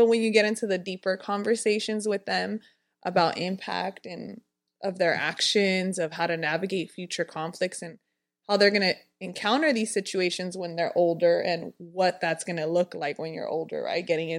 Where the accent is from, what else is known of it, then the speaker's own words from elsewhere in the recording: Venice, California, United States; I grew up in Venice.